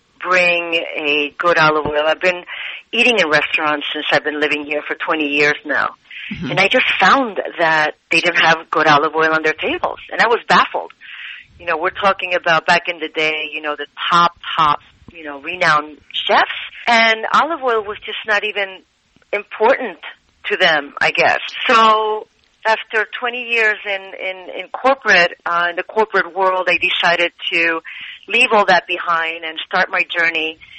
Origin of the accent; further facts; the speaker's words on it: Madrid, Community of Madrid, Spain; also born or lived in Manhattan, United States / Melilla; I was born in Madrid, but I was raised between Upper West Side Manhattan and Spain, and a little bit of a Moroccan influence in Melilla, North Africa.